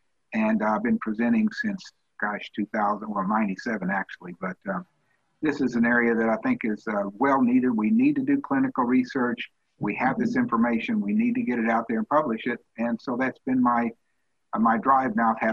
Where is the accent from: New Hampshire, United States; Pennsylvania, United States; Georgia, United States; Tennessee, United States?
Tennessee, United States; Memphis; As a young guy growing up in Memphis, Tennessee, football was big, and so I was heavy into playing football.